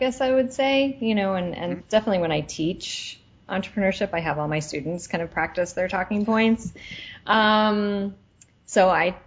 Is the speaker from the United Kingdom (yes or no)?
no; New Jersey, United States; No, I grew up in New Jersey.